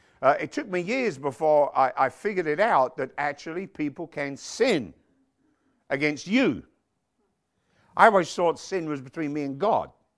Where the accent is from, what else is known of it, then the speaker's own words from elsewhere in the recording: England, United Kingdom; Of course, I'm an advantage being English. We're born with so many roundabouts around us